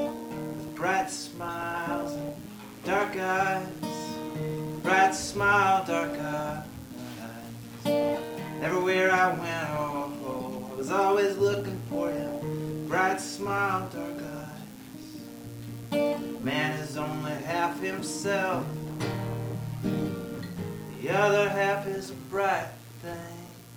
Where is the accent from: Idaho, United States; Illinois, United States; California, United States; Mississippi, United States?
Idaho, United States; Moscow; I grew up in Moscow, Idaho, and typically, when you're not so surrounded by people from Minnesota, you can make better redneck jokes